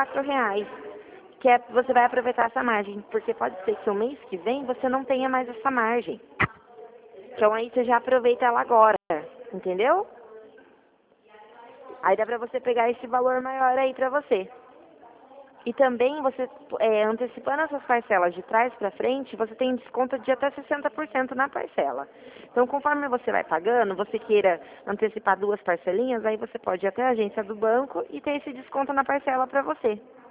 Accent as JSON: {"language": "Portuguese", "town": "Mogi Guaçu", "region": "São Paulo", "country": "Brazil", "said": "eu sou aqui de Mogi Guaçu."}